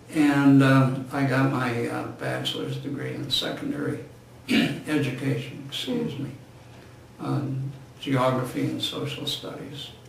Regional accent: Scranton, Pennsylvania, United States; Well, I grew up in Scranton and I went to William Penn number 40 school.

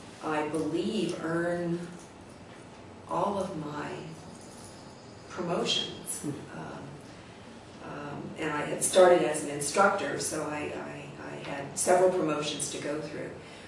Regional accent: Allentown, Pennsylvania, United States; And I'm from Allentown, Pennsylvania.

